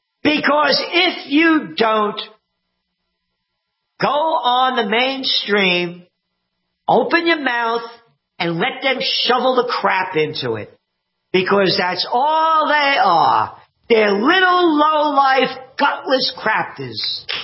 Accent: Bronx, New York, United States; also born or lived in Yonkers; It's about growing up in the Bronx as a kid, moving to Yonkers

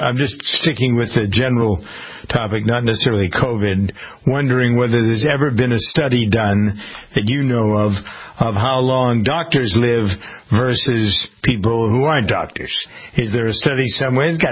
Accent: Framingham, Massachusetts, United States; I was just looking at an obit from a fellow who was a doctor in my hometown of Framingham

